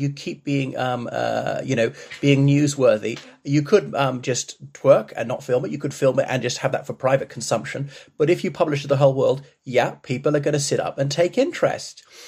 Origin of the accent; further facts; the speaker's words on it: Ireland; dear viewers … from Ireland. Welcome back to my channel.